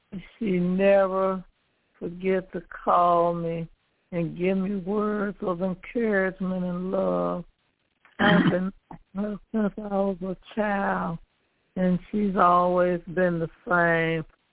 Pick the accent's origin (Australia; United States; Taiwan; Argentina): United States; St. Louis, Missouri; And I'm from St. Louis, Missouri.